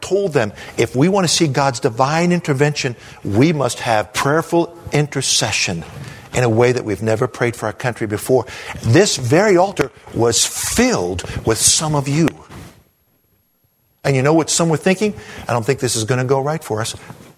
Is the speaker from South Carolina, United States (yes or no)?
no; Washington, District of Columbia, United States; I grew up there in Washington, D.C., and I've been there for all kinds of events.